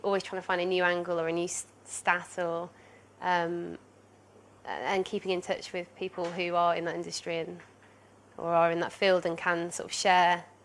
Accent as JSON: {"language": "English", "region": "England", "country": "United Kingdom", "said": "I should add, I am from Middle England. I'm from the Midlands."}